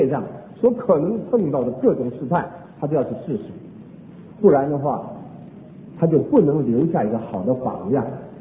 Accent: China; 我们中国人常常说民以食为天啊

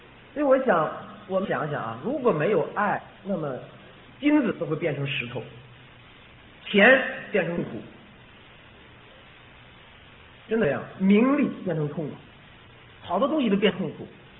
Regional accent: Renqiu, Hebei, China; also born or lived in Beijing; 我原来在北京出生的，后来我就回老农村了，河北任丘，在农村劳动。七岁的时候劳动的时候，到了十几岁的时候呢，我就经常在路边上能看着那个公共汽车、商铺汽车往北京天津开。

